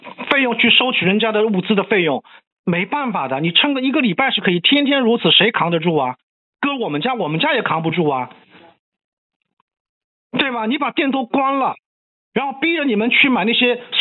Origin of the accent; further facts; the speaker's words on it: Shanghai, China; 你还要我们上海人怎么样？